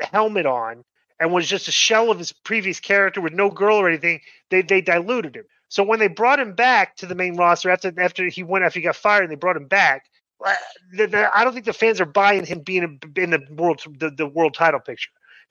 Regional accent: Atlanta, Georgia, United States; Just want to clarify for Disco, I'm not related to … on the Braves, even though I'm from Atlanta.

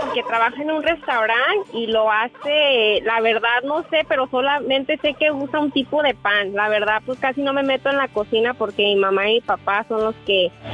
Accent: Palm Springs, California, United States; Soy de Palm Springs.

